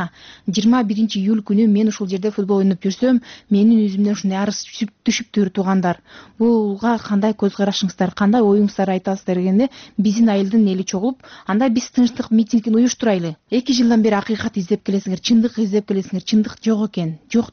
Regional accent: Talas, Talas Region, Kyrgyzstan; Таластан келдим.

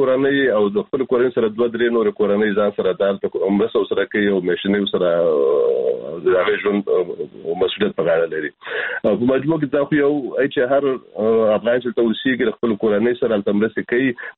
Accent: Kunar, Afghanistan; now in Germany; د کونړ راغلی یم، د کونړ خلک ډېر دي

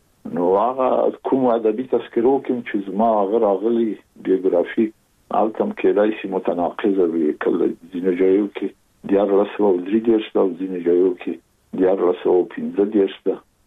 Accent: Kabul, Afghanistan; زه زېږېدلی په کابل کې یم. د کابل په چاګي کې ګزارګاه پله ته ورڅېرمه، او کلی د شکلا خان کلا. هلته زه زېږېدلی یم

